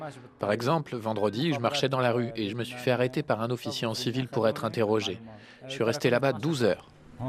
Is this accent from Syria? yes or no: yes; Damascus, Damascus Governorate, Syria; moved away as an adult; now in Lebanon; je viens de Damas, j'ai 21 ans. Et je vis ici depuis 4 ans et demi